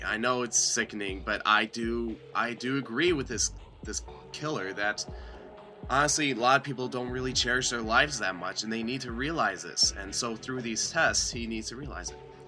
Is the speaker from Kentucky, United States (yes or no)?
no; Chicago, Illinois, United States; I'm from Chicago, and enough said.